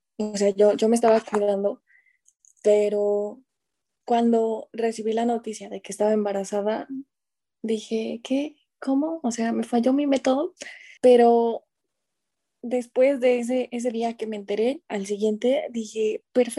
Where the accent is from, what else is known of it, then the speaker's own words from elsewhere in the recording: Apizaco, Tlaxcala, Mexico; soy de aquí, de Apizaco, Tlaxcala, que últimamente se ha dicho que Tlaxcala no existe, pero sí existimos, aquí estamos. Y pues soy joven, soy estudiante de una licenciatura en criminología y criminalística, tengo 22 años